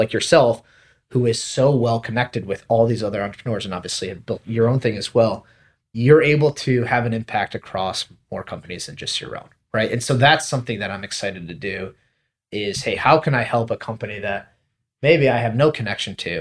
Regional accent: Cleveland, Ohio, United States; know how wonderful Cleveland is because we grew up here in Cleveland and are obviously evangelists for this city.

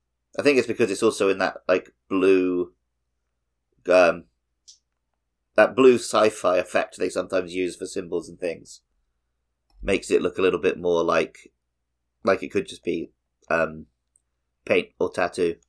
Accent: England, United Kingdom; as the Englishman, they never scared me.

